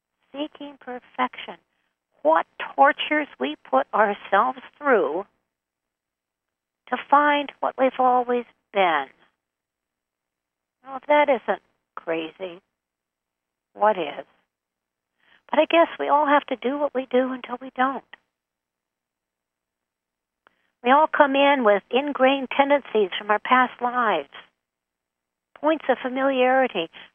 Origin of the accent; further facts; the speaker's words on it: United States; born there; I lamented that I was in a female body and I was born in America.